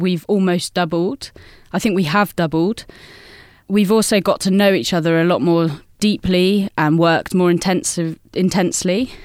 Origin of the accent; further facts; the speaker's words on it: South West England, United Kingdom; I'm from Dorset.